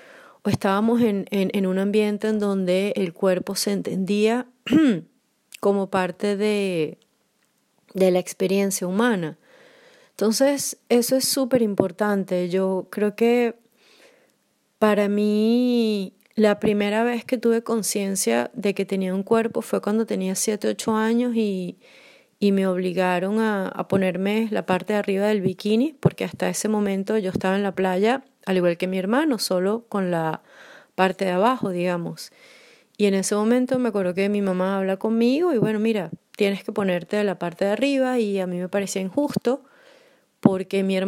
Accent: Caracas, Capital District, Venezuela; now in Poland; soy caraqueña de Venezuela y vivo en Polonia desde hace casi 2 años.

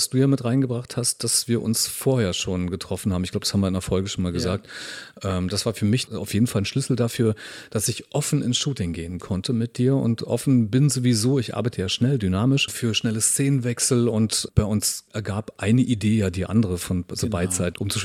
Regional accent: Brandenburg, Germany; ich komme nicht direkt aus Berlin, ursprünglich aus dem Land Brandenburg

